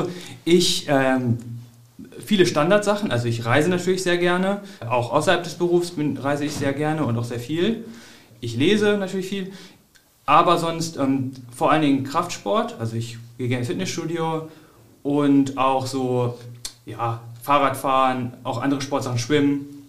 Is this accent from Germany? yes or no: yes; Hamelin, Lower Saxony, Germany; Ich komme aus Niedersachsen, also ich komme aus Hameln